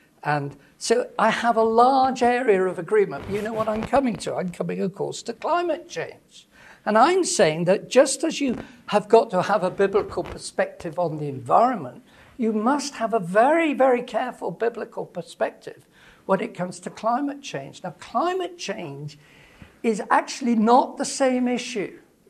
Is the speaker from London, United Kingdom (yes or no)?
no; Leeds, Yorkshire and the Humber, United Kingdom; now in Manchester, United Kingdom; I live near Manchester now, so I'm no longer from Leeds.